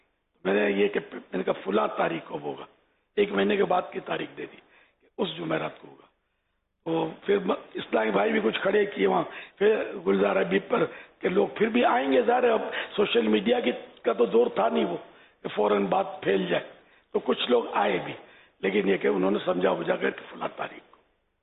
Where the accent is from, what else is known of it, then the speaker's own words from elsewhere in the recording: Karachi, Sindh, Pakistan; 6 ماہ کی عمر تھی اس وقت میری. تو یہ میں کراچی میں ہی پیدا ہوا.